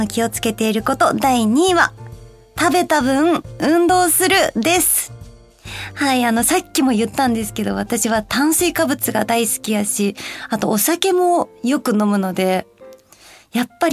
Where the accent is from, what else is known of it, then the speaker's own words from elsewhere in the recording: Osaka, Japan; 私の地元でもある大阪なので